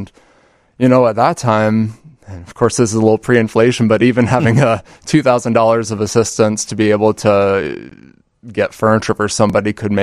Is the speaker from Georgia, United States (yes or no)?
no; Washington, District of Columbia, United States; I'm from Washington, D.C.